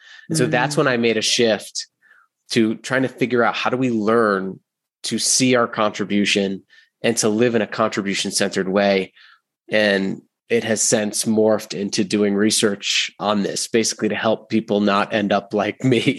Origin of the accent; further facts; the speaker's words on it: Rhode Island, United States; One, I was the youngest of three brothers. I grew up in Rhode Island, Italian family.